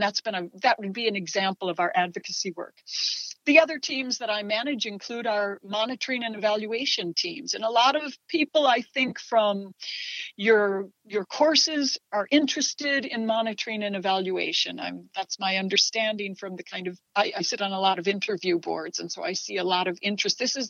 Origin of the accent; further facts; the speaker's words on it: United States; Like so many, I grew up in the United States, but like so many, students here, we had missionaries who would come in.